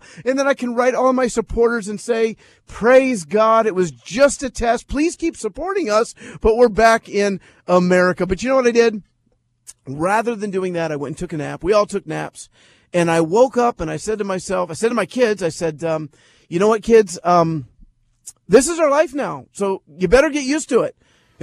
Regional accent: Tel Aviv, Tel Aviv District, Israel; I am from Tel Aviv, Israel

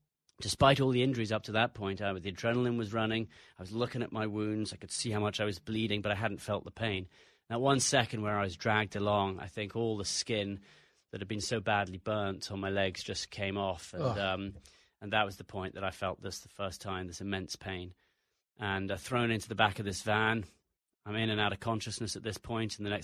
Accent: United States; accent: English; despite the English accent, I'm an American, and they knew there was an American in there

